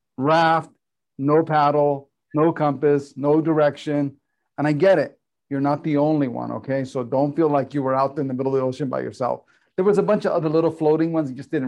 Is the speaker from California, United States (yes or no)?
yes; Glendale, California, United States; because I grew up in Glendale.